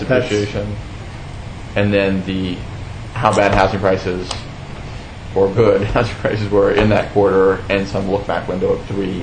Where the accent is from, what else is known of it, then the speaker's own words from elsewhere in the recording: Virginia, United States; Originally from Virginia.